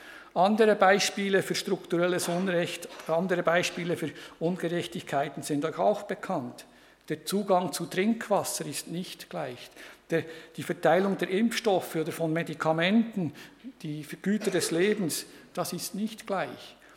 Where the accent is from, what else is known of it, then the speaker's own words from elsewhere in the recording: Lucerne, Switzerland; born there; aber ich hatte Glück, ich bin in Luzern geboren